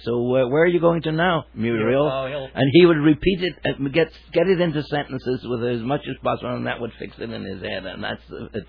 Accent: Cardiff, Wales, United Kingdom; From Wales originally. Yeah, I'm from Cardiff in Wales.

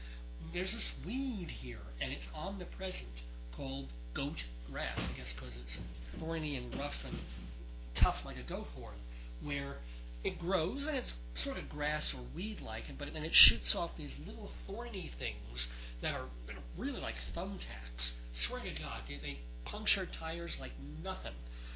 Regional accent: New York, United States; being a New Yorker now confronted with the wilds of the upper semi-north middle plains west

